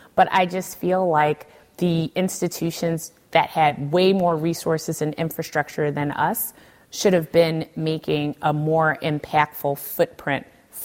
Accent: Philadelphia, Pennsylvania, United States; You know, I'm from Philadelphia, born and raised. I have lots of roots and family

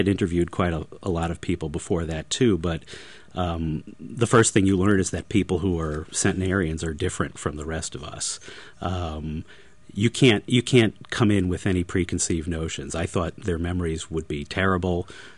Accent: New York, United States; I'm a New Yorker. I speak quickly.

